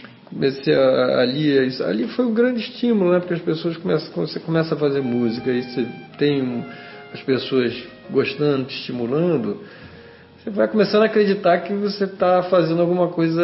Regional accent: Rio de Janeiro, Brazil; also born or lived in Vitória; a minha vida, ela é no Rio de Janeiro, né? Eu sou praticamente carioca, quer dizer, assim, eu sou capixaba de nascença, adoro Vitória e tal, mas eu fui criado no Rio.

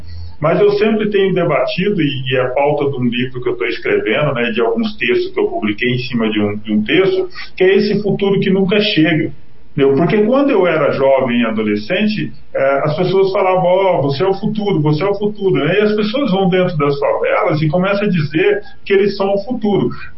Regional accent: Brazil; E eu acredito, e eu sou brasileiro, eu acredito, entendeu?

